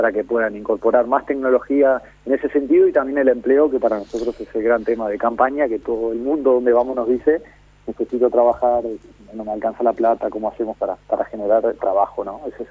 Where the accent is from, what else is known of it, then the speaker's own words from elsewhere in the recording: Paraná, Entre Ríos, Argentina; vivo en Paraná, nací acá